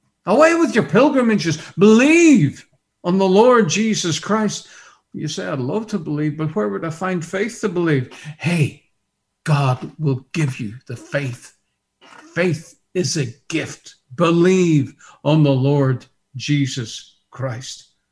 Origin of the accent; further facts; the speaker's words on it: Ireland; Oh, in my home in Ireland, my home country of Ireland, that's what they do.